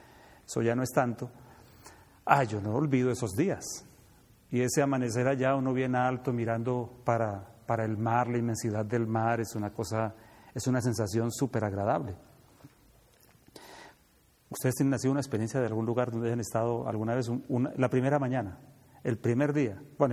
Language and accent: Spanish; Bogotá, Colombia; por lo menos hablando como bogotano que me siento